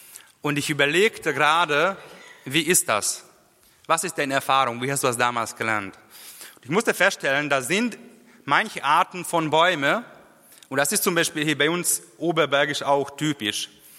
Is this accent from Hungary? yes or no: yes; Hungary; Bei uns in Ungarn sind sehr viele davon.